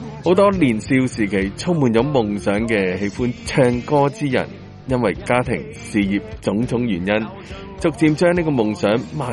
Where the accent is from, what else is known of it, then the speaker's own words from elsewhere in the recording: Hong Kong; 原來佢都鍾意聽我哋香港人好鍾意聽嘅歌